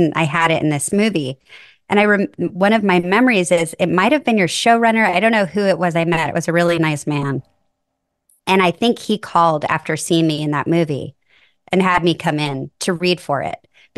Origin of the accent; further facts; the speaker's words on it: Nebraska, United States; moved away as an adult; also born or lived in New York; so I'm from Nebraska and I moved to New York to go to acting school.